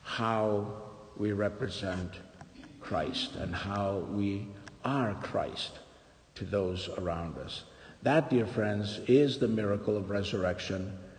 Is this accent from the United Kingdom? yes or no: no; Patras, Western Greece, Greece; now in United States; Priests here are more stuck than this priest in my hometown, Patras. That would never happen in this country, I can assure you.